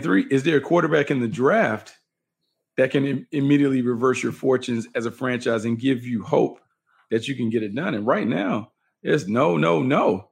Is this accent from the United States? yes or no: yes; the South, United States; I grew up in the South.